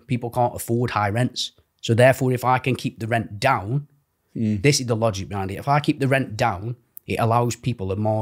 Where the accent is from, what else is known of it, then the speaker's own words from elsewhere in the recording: Stoke-on-Trent, West Midlands, United Kingdom; I'm just a person with a heart.